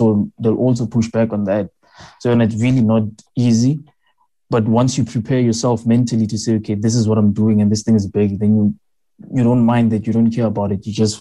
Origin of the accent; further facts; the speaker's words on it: Vaal, South Africa; I grew up in Vaal. I went to a primary school where for the first, I think, up until grade 4, we were actually studying in a shack and we were sharing it.